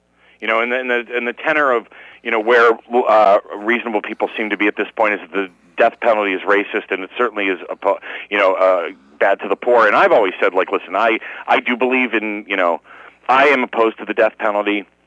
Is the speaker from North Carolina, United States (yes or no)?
no; Pittsburgh, Pennsylvania, United States; I'm personally outraged because I'm from Pittsburgh, and, like, my old man was a steel worker